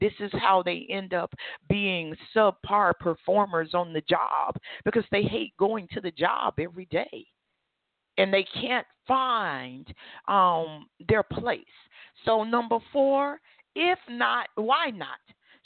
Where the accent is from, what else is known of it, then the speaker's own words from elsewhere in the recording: Alabama, United States; But the cost of living where I grew up in Alabama was very low as well.